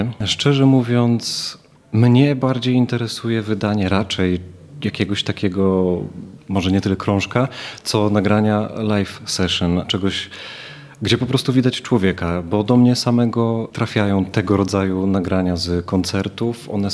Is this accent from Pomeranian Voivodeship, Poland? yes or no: yes; Starogard Gdański, Pomeranian Voivodeship, Poland; Przyjechałem z Torunia. Tam mieszkam i żyję od paru ładnych lat. Studiuję wciąż polonistykę. Natomiast pochodzę ze Starogardu Gdańskiego